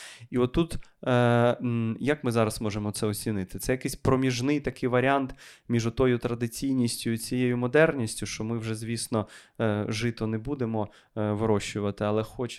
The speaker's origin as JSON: {"language": "Ukrainian", "region": "Kyiv", "country": "Ukraine", "tie": "born or raised there", "said": "я з Борщагівки початково, з Київської Борщагівки"}